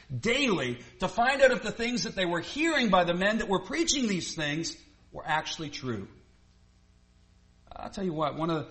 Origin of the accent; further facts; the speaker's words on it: Canada; That's because I'm from Canada.